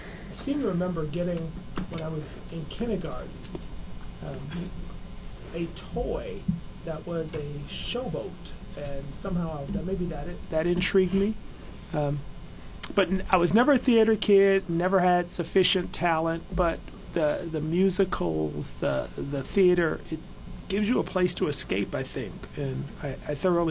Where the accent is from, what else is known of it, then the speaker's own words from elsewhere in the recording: Chicago, Illinois, United States; No, but I grew up in the era of house music, and I grew up in Chicago.